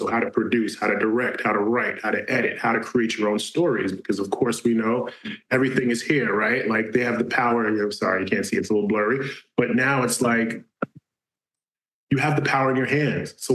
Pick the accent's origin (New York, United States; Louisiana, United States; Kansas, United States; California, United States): New York, United States; Brooklyn; where I grew up in Brooklyn, there was nothing like that. I didn't see anything.